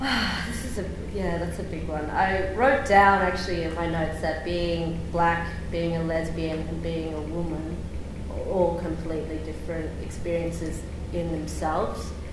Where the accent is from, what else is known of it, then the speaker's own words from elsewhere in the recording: Broome, Western Australia, Australia; also born or lived in Lombadina; because I grew up in Lumbardino for the first 7 years with my dad's family, and then I moved to Broome when I was a bit older.